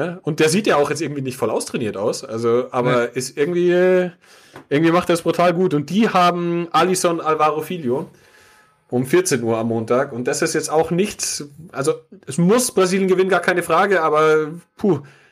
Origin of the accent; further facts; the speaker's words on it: Munich, Bavaria, Germany; auch wenn ich ja mit Schwarz und Gelb als Münchner sonst nicht so viel zu tun habe